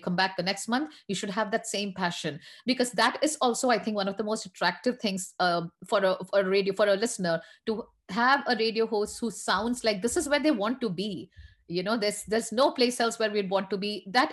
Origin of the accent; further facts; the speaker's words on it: India; I grew up in India, for instance.